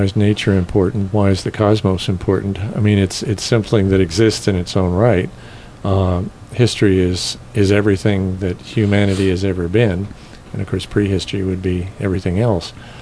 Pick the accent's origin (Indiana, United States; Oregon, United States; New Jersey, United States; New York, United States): Indiana, United States; I grew up in Indiana and went to a school in Connecticut called Taft School.